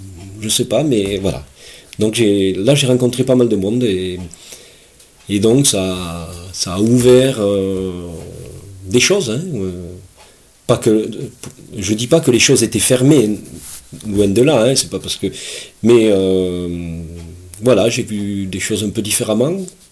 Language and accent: French; Saint-Juéry-le-Château, Occitanie, France; Et je suis né à Saint-Juéry-le-Château, c'est pas très loin d'ici, donc dans une petite ferme. Mes parents étaient paysans, je suis né là, famille de 8 enfants